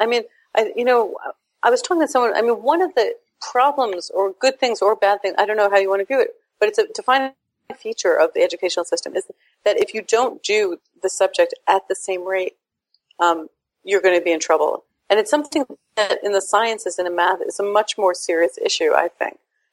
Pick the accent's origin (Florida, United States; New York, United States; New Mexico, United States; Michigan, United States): New York, United States; Queens; Yeah. So just for the record, I actually have two sisters.